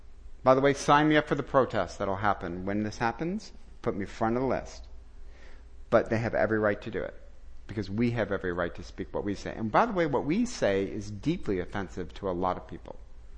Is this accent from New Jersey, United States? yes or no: no; Detroit, Michigan, United States; So I'm from Detroit